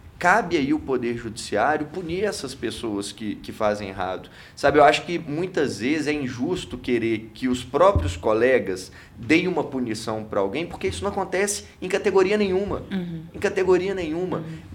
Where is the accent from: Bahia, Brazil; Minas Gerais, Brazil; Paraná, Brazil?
Minas Gerais, Brazil; E, sobretudo, enquanto mineiro, porque nessa terra aqui, liberdade é o nosso sobrenome.